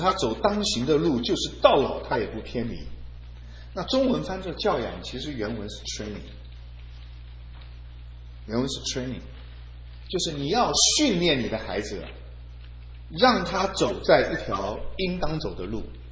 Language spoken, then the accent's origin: Chinese; China; 这个养教，我们中国人比较没问题